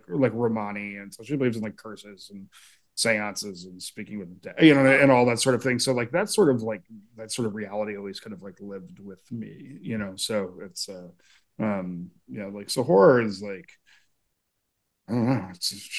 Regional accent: New England, United States; also born or lived in Colorado; like I was from we're from New England, but we were living in Colorado.

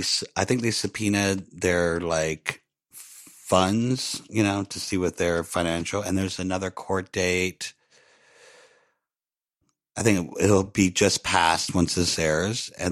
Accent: Florida, United States; Because that's my home state, Florida.

